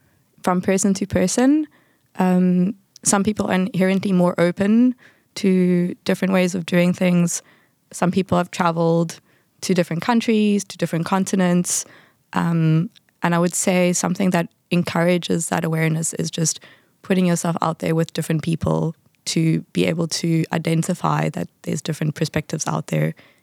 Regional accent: South Africa; Maybe I can draw on just being a South African. We have a lot of different cultures and we have different languages in our country.

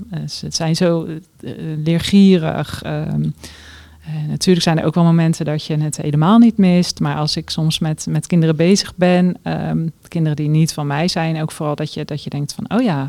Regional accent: Maassluis, South Holland, Netherlands; 47 jaar. En ik kom uit Maassluis.

